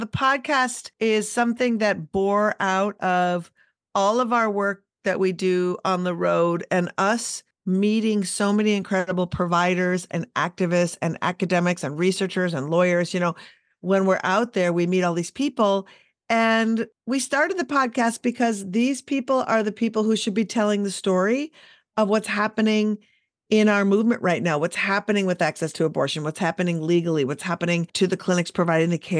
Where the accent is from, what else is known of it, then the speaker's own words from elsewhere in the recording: Minneapolis, Minnesota, United States; having it be in my hometown of Minneapolis over the weekend was mind-blowing because y'all were there.